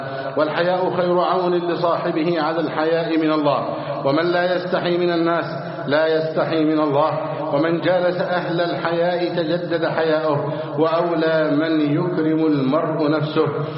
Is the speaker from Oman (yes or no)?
no; Egypt; اللهم احفظ بلدنا مصر أمنا أمانا سخاء رخاء وسائر بلاد المسلمين